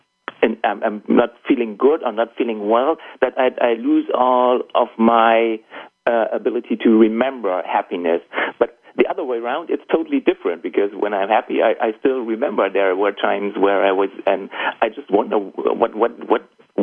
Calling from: Hamburg, Germany; I'm calling from Hamburg, Germany.

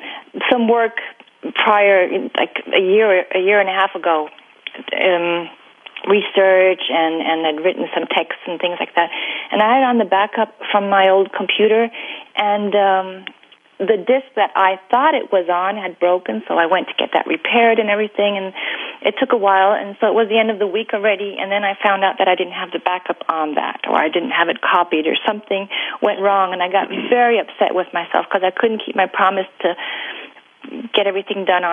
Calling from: Munich, Bavaria, Germany; I'm calling in from Munich in Germany.

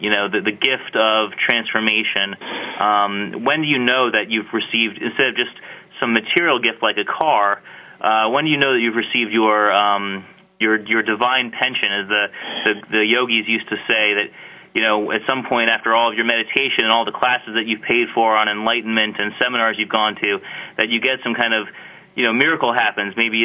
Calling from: Roseland, New Jersey, United States; I'm calling in from Roseland, New Jersey. I'm actually in my office right now

